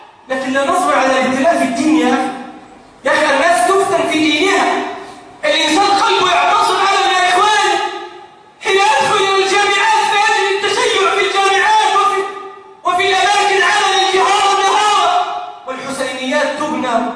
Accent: Mansoura, Dakahlia, Egypt; عندنا في المنصورة هذا الأسبوع

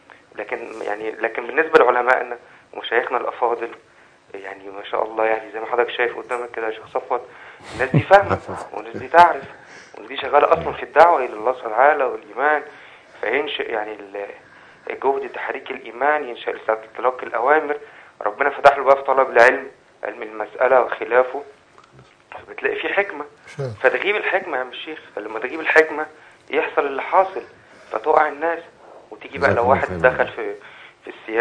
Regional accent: Egypt; تطبيق المنهج السلفي عندنا في مصر، وأنا أشرف أن أنا أنتمي له بشكل أو بآخر.

